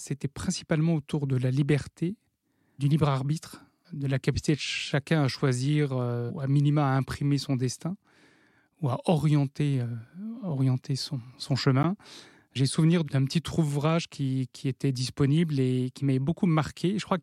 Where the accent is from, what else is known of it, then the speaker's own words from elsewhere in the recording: Dijon, Bourgogne-Franche-Comté, France; Je suis né à Dijon, où j'ai passé 19 ans. Je suis issu d'un milieu modeste, de parents employés dans la fonction publique, et dans un environnement qui était plutôt un environnement urbain, proche de banlieue.